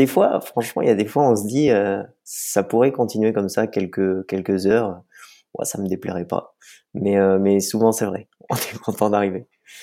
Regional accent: Auvergne-Rhône-Alpes, France; Je suis né dans le Vercors, mes parents y habitent toujours.

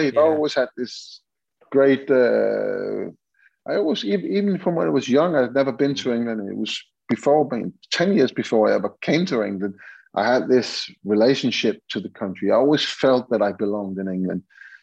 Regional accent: Denmark; born there; English is a second language; my country is Denmark. I was born in Denmark, so I will support them today.

